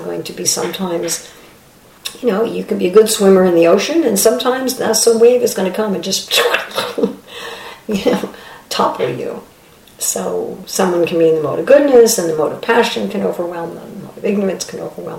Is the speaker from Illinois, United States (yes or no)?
no; New York City, New York, United States; Just like I was born and raised in Midtown Manhattan of New York City, and when I'm there again, I'm like, oh yeah, this is my place.